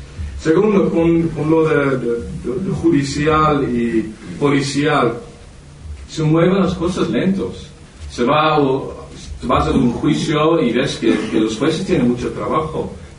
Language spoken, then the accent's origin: Spanish; Netherlands; Spanish is a second language; Yo soy holandés, entonces tengo un pequeño acento, pero espero que me entiendan.